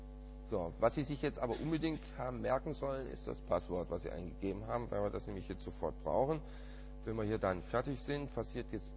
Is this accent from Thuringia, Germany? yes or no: yes; Thuringia, Germany; Wir sind hier Deutschland. Dann der Staat oder die Provinz. Ich komme aus Thüringen.